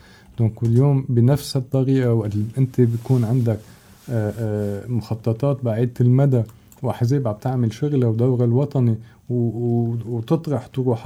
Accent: Lebanon; كان مفهوم عتيق عندنا بلبنان كمواطنين، ونحن خلقنا بالحرب

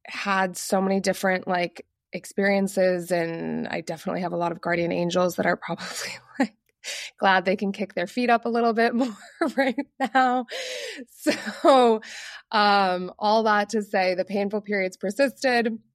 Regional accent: Massachusetts, United States; So I was traveling to California where I live now. I'm from Massachusetts.

